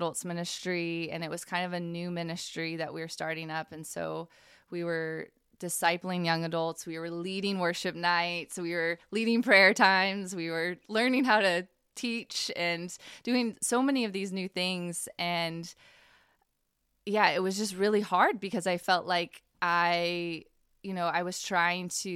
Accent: Washington, United States; also born or lived in Indiana; And it was interesting because moving back to Washington, it's like, I'm from Washington.

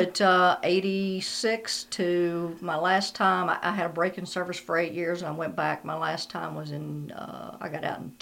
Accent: Pikeville, Kentucky, United States; I was born and raised in Pike County, Kentucky, up around Pikeville.

